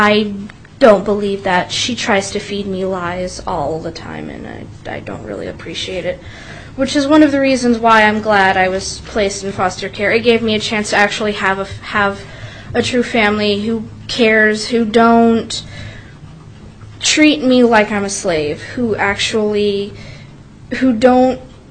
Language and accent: English; Anchorage, Alaska, United States; from Anchorage, Alaska, currently 19 years old, in my first college semester at University of Alaska Anchorage